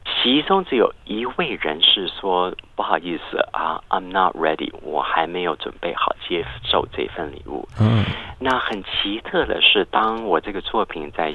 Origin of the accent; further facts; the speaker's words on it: Taichung, Taiwan; 在60年代的时候，我是在台湾成长的。那时候我妈妈我爸爸我们是住在台中